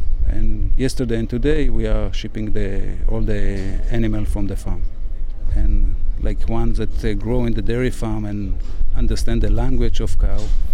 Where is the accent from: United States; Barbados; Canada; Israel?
Israel; Nahalal, Northern District; I'm from Moshev Nahalal. I usually work out of the country.